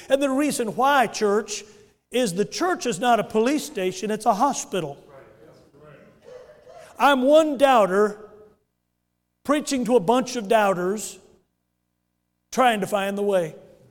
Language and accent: English; California, United States; I love my country. I'm from California. People think California is full of fruits and nuts, and it is.